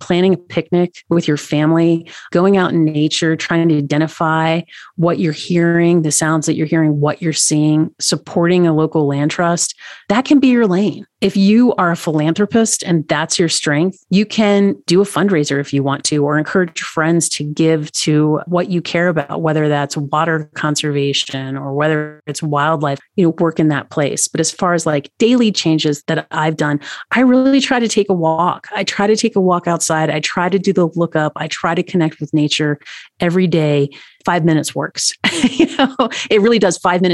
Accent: Tennessee, United States; now in Montana, United States; I live in Montana. Mm-hmm. I'm from Tennessee. My uncle was a taxidermist.

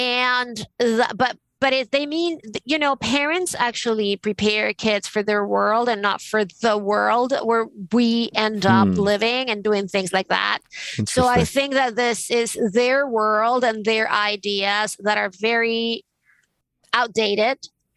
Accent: Venezuela; growing up in Venezuela, my parents actually thought that taking me to galleries and museums and traveling

